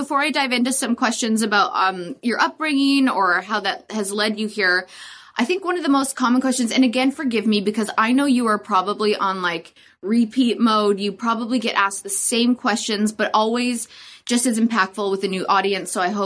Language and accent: English; Alberta, Canada; moved away as an adult; now in Vancouver, Canada; Okay, so I'm actually from like a really small town in Alberta, Canada. And so you'd think I would be used to the cold, but I'm not. And then I moved to Vancouver when I was like 19